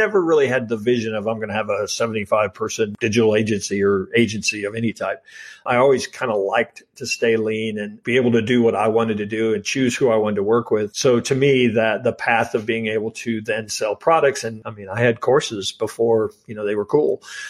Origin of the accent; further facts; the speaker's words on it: Midwest, United States; hey, I'm a guy from the Midwest who thinks about, you know, practical ways to do things.